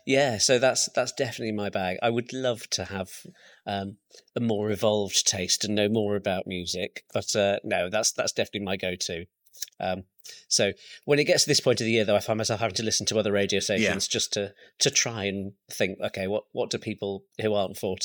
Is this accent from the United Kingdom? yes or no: yes; Derby, East Midlands, United Kingdom; Because I'm from Derby originally